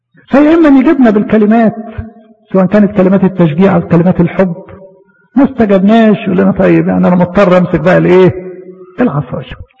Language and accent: Arabic; Egypt; عندنا في مصر يروح قايم ايه عارفش انت رمله معاهم ايه مش عارف. ما ينفعش هنا.